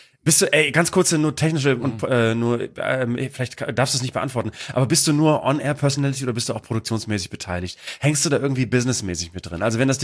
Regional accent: Vegesack, Bremen, Germany; born or raised there

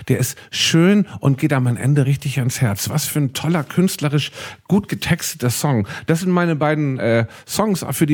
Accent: England, United Kingdom; German is a second language; ich komme aus England, es ist noch ein bisschen Englisch.

